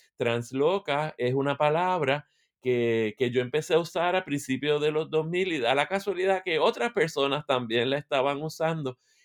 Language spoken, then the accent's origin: Spanish; Puerto Rico; now in United States; Soy de Puerto Rico, vivo en Michigan, en Estados Unidos, cerca de Chicago, pero en realidad más cerca de la ciudad de Detroit. Estoy a 45 minutos de Detroit, pero les dos vivimos en el Midwest, una parte muy fría de Estados Unidos